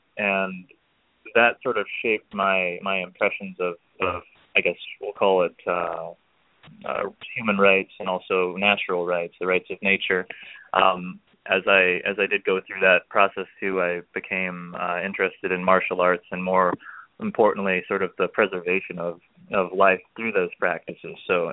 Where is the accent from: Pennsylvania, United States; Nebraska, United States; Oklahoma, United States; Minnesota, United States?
Nebraska, United States; Omaha; also born or lived in South Korea; I was raised in Omaha, Nebraska, and let's go back a little bit further than that. I was actually adopted as an infant from South Korea, so I was raised in Omaha, Nebraska, by my parents now.